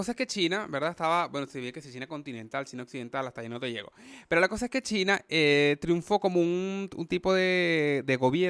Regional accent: Venezuela; moved away; nosotros que venimos saliendo de Venezuela

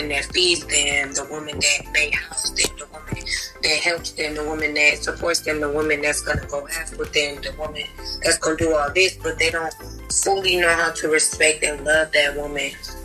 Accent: California, United States; I'm from California. You know what they do. We in the building.

